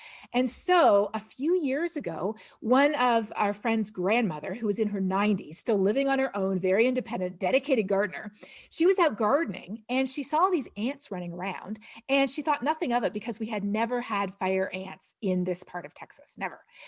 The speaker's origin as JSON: {"language": "English", "region": "Ontario", "country": "Canada", "tie": "born or raised there", "said": "where I grew up in Ontario in Canada, we never had ticks."}